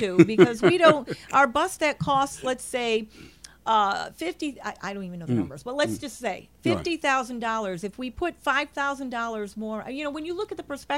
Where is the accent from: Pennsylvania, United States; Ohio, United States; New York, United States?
New York, United States; Schenectady; So he talked about his neighborhood. I'm from Schenectady.